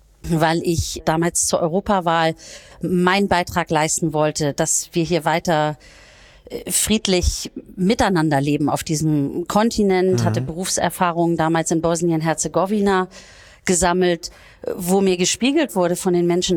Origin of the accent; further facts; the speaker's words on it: Schleswig-Holstein, Germany; ich bin ja keine Hamburgerin, sondern Schleswig-Holsteinerin, aber am Hamburger Rand eben in einer kleinen Stadt aufgewachsen